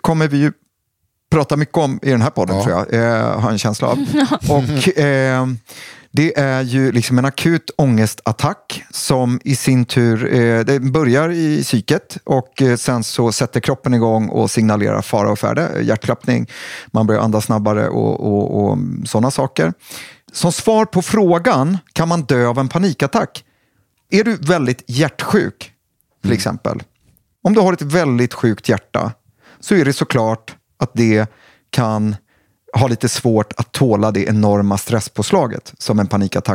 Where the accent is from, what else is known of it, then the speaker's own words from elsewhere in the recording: Sweden; Och där är jag ju som tråkig svensk läkare då